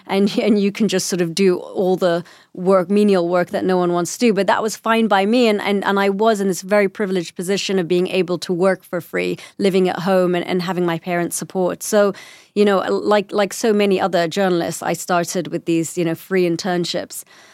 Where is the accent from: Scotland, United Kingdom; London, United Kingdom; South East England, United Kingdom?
London, United Kingdom; born there; first language English; I was born in London. English is my first language.